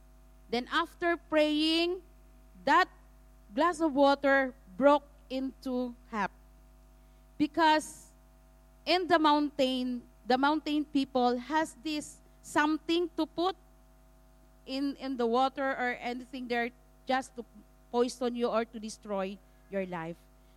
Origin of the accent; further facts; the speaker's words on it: Davao City, Davao Region, Philippines; I came from Mindanao. That is the map of the Philippines. I was born in Davao City, one of the cities in Mindanao.